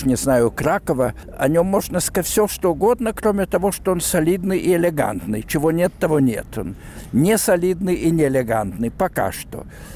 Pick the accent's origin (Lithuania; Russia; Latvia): Lithuania; Kaunas, Kaunas County; also born or lived in Klaipėda / Vilnius; Вильнюс, во-первых, все-таки не мой родной город. Я родился в Клайпеде. А раннее детство, в частности, нацистскую оккупацию, довольно сложное для нашей семьи, во всяком случае, время, я провел в Каунасе.